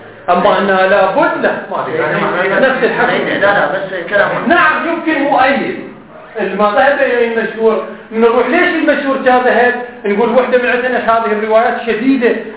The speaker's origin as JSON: {"language": "Arabic", "country": "Iraq", "moved": "yes", "said": "مثل ما صارت عندنا بالعراق احنا قبل 15 سنة لما جينا"}